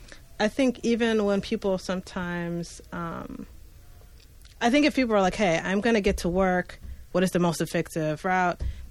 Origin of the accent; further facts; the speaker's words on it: California, United States; now in Portland, United States; And I grew up mostly in the Bay and then lived in Southern California before moving to Portland.